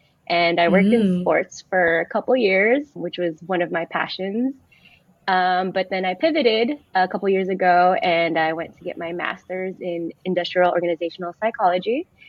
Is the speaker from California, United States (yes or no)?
yes; San Francisco, California, United States; I'm 34 years old, born and raised in San Francisco. I am of Filipino descent. My parents immigrated from the Philippines and I was born here. So that makes me Filipino American.